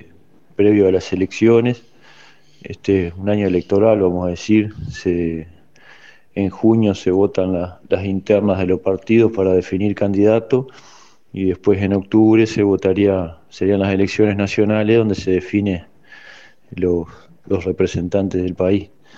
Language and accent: Spanish; Juan Lacaze, Colonia, Uruguay; Anteriormente tuve un breve pasaje por una textil en mi pueblo, en Juan Lacase, que cerró hace muchos años